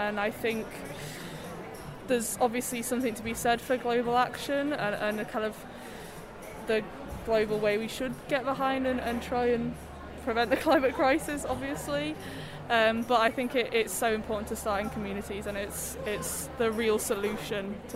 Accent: Edinburgh, Scotland, United Kingdom; I'm here from Edinburgh today.

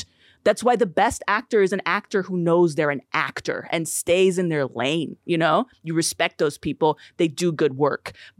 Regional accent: New York City, New York, United States; because I come from New York City

